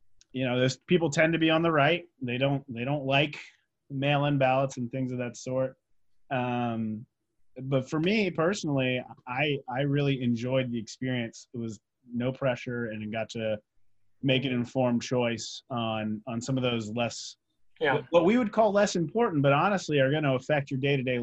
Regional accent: New Jersey, United States; I'm from New Jersey, the greatest.

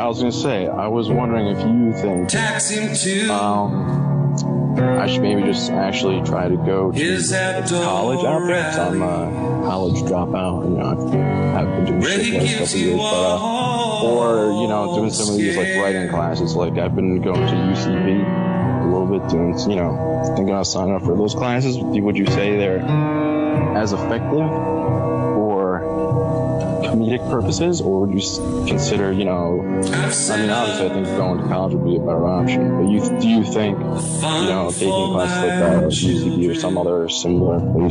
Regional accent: New Jersey, United States; I'm actually from Jersey, and but ultimately I'm looking to go out west

